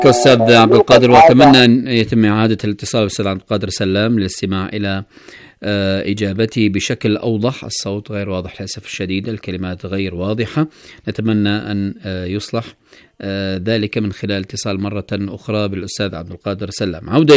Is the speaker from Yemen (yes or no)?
yes; Yemen; وأننا أبناء اليمن